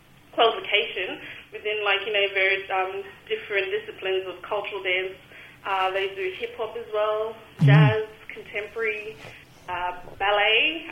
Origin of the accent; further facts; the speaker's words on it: Cairns, Queensland, Australia; I was born and bred in Cairns.